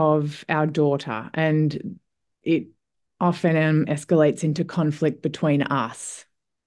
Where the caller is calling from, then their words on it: Australia; I'm calling from Australia. It's nearly lunchtime here.